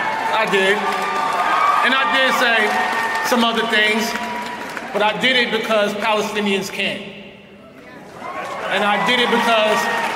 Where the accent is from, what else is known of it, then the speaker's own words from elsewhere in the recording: New York, United States; So as a New Yorker in me, I had to go to Israel and talk my shit.